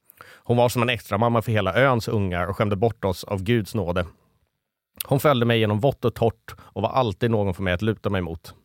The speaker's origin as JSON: {"language": "Swedish", "town": "Stockholm", "region": "Stockholm County", "country": "Sweden", "tie": "born there", "said": "Jag föddes på Södersjukhuset i Stockholm en måndag den 7 mars 1988."}